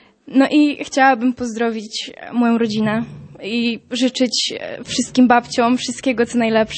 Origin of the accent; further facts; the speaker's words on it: Świebodzin, Lubusz Voivodeship, Poland; ze Świebodzina.